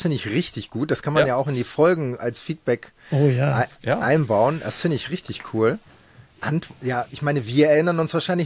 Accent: Soest, North Rhine-Westphalia, Germany; ich komme ja aus Soest und Soest liegt an den Toren des Sauerlandes

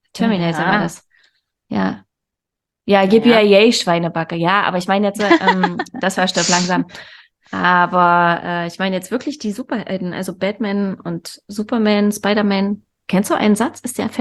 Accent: East Germany, Germany; Ich komme aus dem Osten. Bei uns ist immer gruselig.

